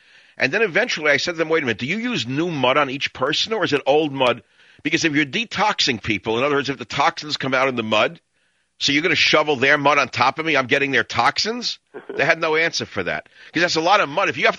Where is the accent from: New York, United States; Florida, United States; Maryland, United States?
New York, United States; now in Marin County, United States; remember when I first moved to Marin County 30 years ago so I had to go to the mud baths up in Sonoma. To begin with, I'm a New Yorker